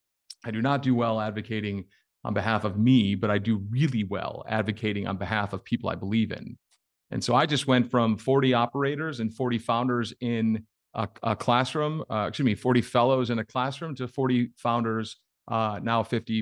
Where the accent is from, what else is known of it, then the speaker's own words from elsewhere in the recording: Chicago, Illinois, United States; So, well, first off, I'm born and raised in Chicago. And so if anyone's around the Midwest, I'd love to get to know you.